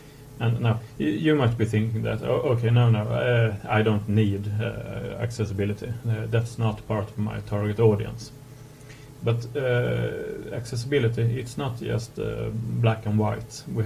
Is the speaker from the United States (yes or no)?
no; Sweden; I'm from Sweden and I work as a senior full stack developer.